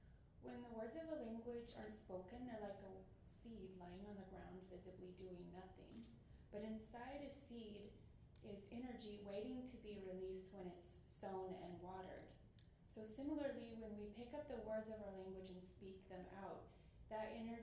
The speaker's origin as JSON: {"language": "English", "region": "Oklahoma", "country": "United States", "said": "I'm from the Chickasaw Nation and I am a language instructor."}